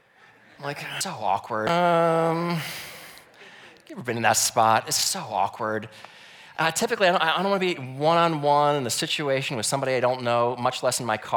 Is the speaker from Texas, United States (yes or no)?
no; New Jersey, United States; I said, no, I'm from New Jersey. I moved here.